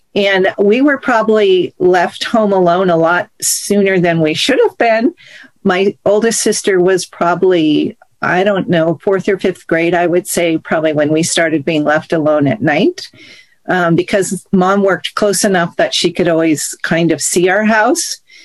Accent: Portland, Oregon, United States; And I grew up in Northwest Portland before it was known as the Pearl. It was a pretty residential area where we grew up.

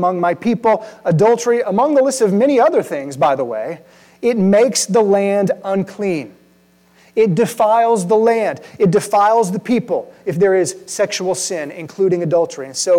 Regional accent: Texas, United States; I grew up in South Texas in a largely Hispanic culture.

